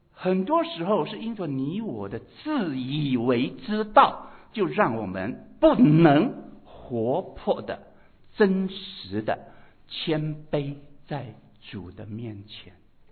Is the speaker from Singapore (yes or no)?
no; Fujian, China; 我们福建人，福建人到了那里都很团结，有同乡会